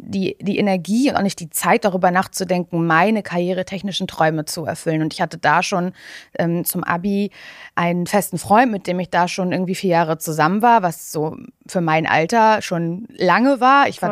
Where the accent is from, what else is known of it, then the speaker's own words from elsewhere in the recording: Mecklenburg-Vorpommern, Germany; ich komme ja aus Ostdeutschland, aus Mecklenburg-Vorpommern ursprünglich